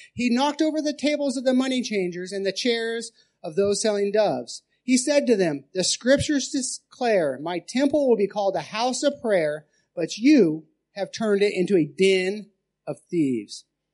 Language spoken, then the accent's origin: English; United States; moved away as an adult; When I grew up, you know, in America where I live, we had four different seasons.